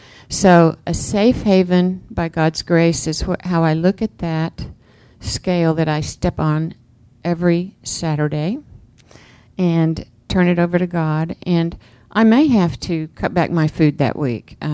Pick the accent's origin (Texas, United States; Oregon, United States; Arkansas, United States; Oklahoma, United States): Oklahoma, United States; from Oklahoma.